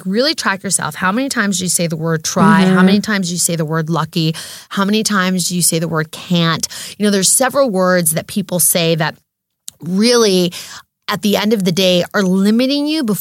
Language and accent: English; United States; I'm American born and raised, and I love it, we've been here for six generations